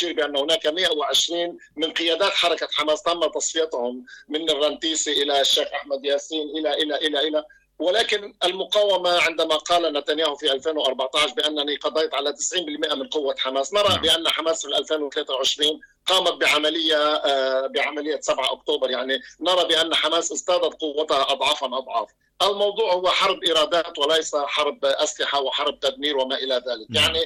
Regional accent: South Lebanon, Lebanon; وأنا ابن الجنوب اللبناني

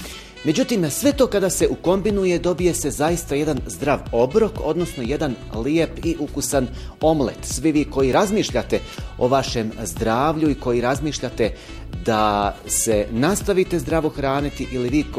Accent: Bihać, Federation of Bosnia and Herzegovina, Bosnia & Herzegovina; tačnije u moj rodni grad Bihać, znači grad na rijeci Uni

